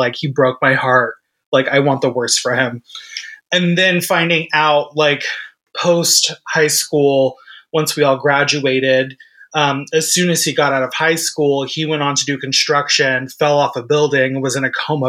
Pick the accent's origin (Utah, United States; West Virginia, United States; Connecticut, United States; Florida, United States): Florida, United States; And then, of course, being, like, queer and young, growing up in Florida, I was super in love with this kid in high school